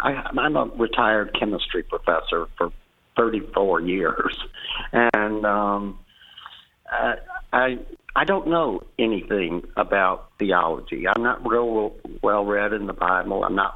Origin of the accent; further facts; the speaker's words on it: Columbia, South Carolina, United States; I'm from Columbia, South Carolina.